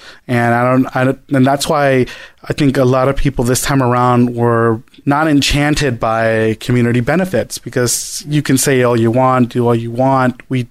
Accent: San Francisco, California, United States; And so I live, you know, in the Mission, right? I grew up in the Mission, and I see what's going on, right?

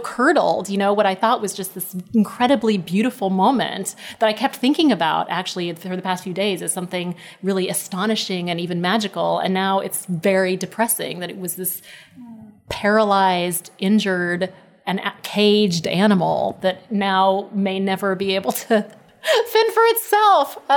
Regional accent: Texas, United States; accent: Texan; I did have a Texan accent that was much stronger than it is. I still have a little bit around the edges.

